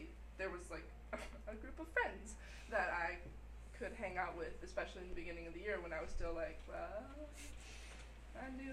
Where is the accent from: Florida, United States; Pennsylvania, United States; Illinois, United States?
Illinois, United States; I'm from Chicagoland area.